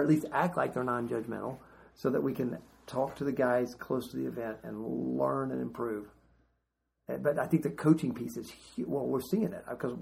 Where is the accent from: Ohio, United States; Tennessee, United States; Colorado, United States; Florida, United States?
Tennessee, United States; Well, I know I'm doing it right because I'm from Tennessee, and that just kind of naturally makes it right.